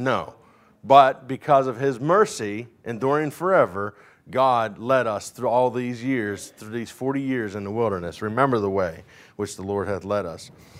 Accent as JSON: {"language": "English", "country": "United States", "said": "I'm American. Right? I ain't no German. I might have German in me, but I ain't German. Right? I'm American."}